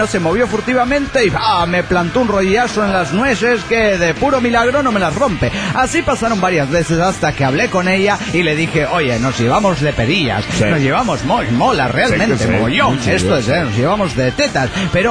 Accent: Peru; now in Tampa, United States; que resido en Tampa, Florida, ahora vine a mi tierra natal.

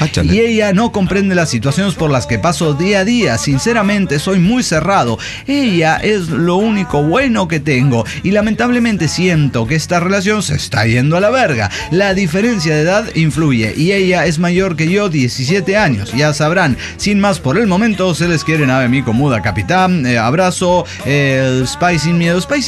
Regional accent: Salta, Argentina; Soy el … de Salta, Argentina.

